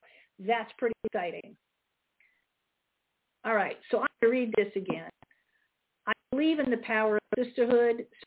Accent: Canada; I'm from Canada, long, long, long time ago.

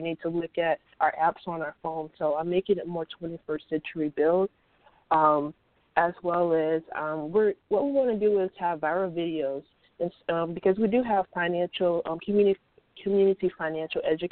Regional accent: Tallahassee, Florida, United States; I'm from Tallahassee, Florida.

